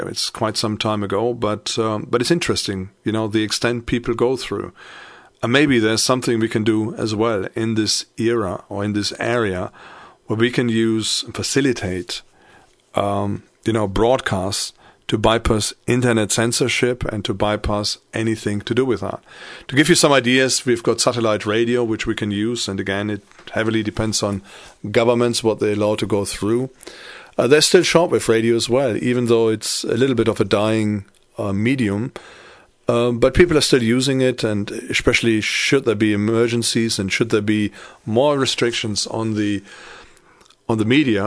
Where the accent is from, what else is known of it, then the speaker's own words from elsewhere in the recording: Paderborn, North Rhine-Westphalia, Germany; So a couple of guys in my hometown, they thought about this, and they wanted to open up the internet freely to anybody in Paderborn.